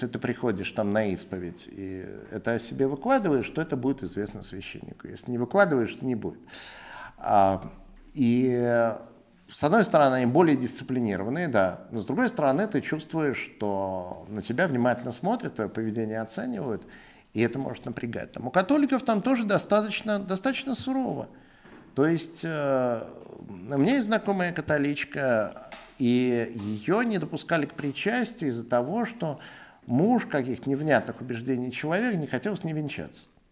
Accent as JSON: {"language": "Russian", "country": "Russia", "tie": "born or raised there", "said": "Ну вот, знаете, я вот родился, живу в России."}